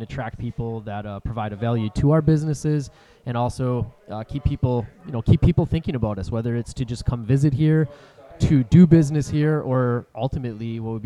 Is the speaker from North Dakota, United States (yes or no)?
yes; Linton, North Dakota, United States; also born or lived in Bismarck; So I was born in Bismarck till I was about 3 years old. Moved back to the area my parents were both from, which was the Linton-Strasburg area.